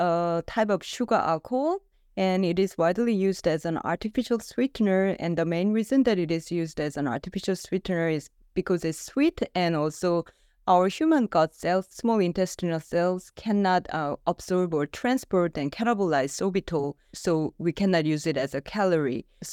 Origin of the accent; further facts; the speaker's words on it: South Korea; English is a second language; I'm originally from South Korea and where I have earned my MD and PhD. Until 2017, I have worked as a family medicine practitioner in South Korea.